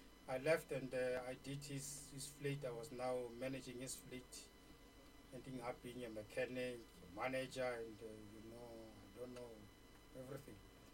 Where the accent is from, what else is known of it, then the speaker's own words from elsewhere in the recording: Winterfeld, South Africa; I was born in Makau, the outskirts of Harankua, but I grew up in Winterfeld in the Ten Morgans. I did my primary and higher education in Winterfeld.